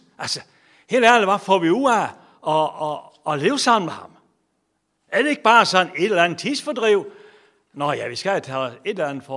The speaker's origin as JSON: {"language": "Danish", "region": "West Jutland", "country": "Denmark", "said": "Altså selv over i Jylland, hvor jeg kommer fra, særligt Vestjylland, hvor jeg stammer fra"}